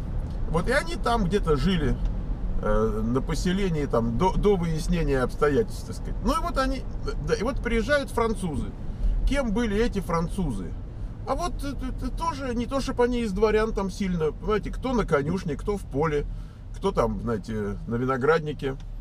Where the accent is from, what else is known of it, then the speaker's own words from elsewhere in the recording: Moscow, Russia; И поскольку я из Москвы, то как бы... И тем более мы тут в Москве жили возле общежитий Московского энергетического института.